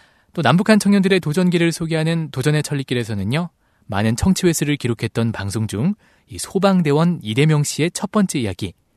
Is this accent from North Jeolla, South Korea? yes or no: no; Seoul, South Korea